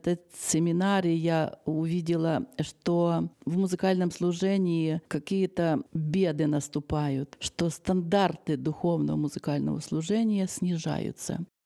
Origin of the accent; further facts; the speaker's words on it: Ukraine; Russian is a second language; Да, я с Украины, я директор музыкального центра, я уже говорила, в Украине, в городе Луцке. Я извиняюсь, что я плохо разговариваю так по-русски, но я стараюсь.